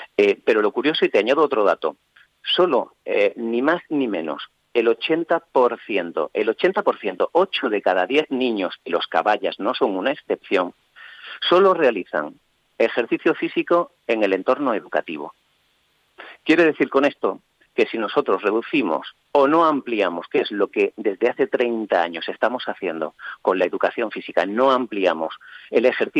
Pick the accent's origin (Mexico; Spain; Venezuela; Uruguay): Spain; Ceuta; Yo soy caballa, yo soy ceutí, como creo que en una ocasión te comenté